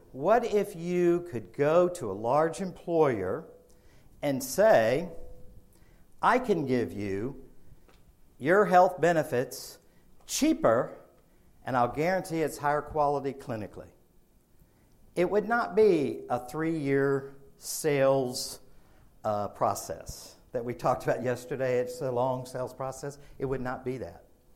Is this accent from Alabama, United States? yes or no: yes; Alabama, United States; And my IQ, literally, I'm from Alabama, so this was important to me.